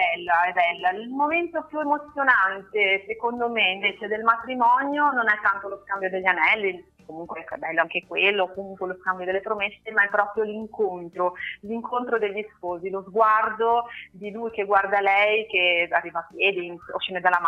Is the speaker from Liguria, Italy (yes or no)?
yes; Genoa, Liguria, Italy; Ma io sono di Genova, però mi muovo su tutta la Liguria, su tutta Italia